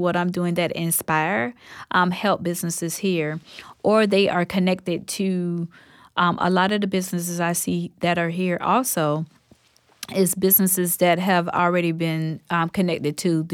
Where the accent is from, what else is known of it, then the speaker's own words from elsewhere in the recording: Ocala, Florida, United States; like I told you, I'm from Ocala, Florida. So down there in that area, I also do work in that area.